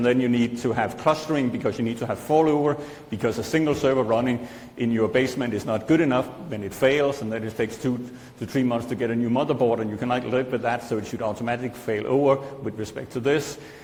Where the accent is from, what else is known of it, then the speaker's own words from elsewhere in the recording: Denmark; but they're Danish. I'm from Denmark.